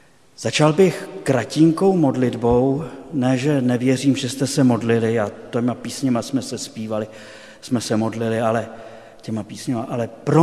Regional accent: Jihlava, Vysočina Region, Czechia; now in Prague, Czechia; Působil jsem v kostelním Vydří, to je na Vysočině, prodák jsem od Jihlavy a teď působím v Praze.

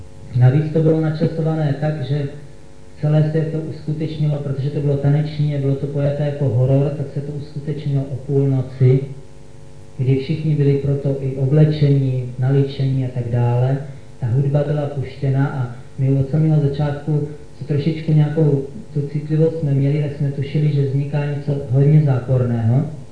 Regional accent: Brno, South Moravian Region, Czechia

